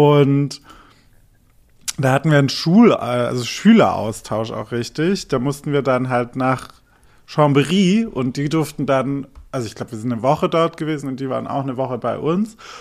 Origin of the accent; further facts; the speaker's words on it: Albstadt, Baden-Württemberg, Germany; ich komme aus Albstadt, wo ich ursprünglich herkomme